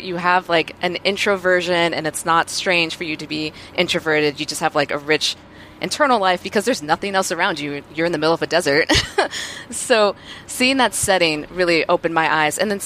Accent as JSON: {"language": "English", "region": "Southwest", "country": "United States", "tie": "born or raised there", "said": "So I grew up in the Southwest, so I really responded to the depiction of, like, the desert, the lifestyle of the desert, sort of the mentality of the Southwest"}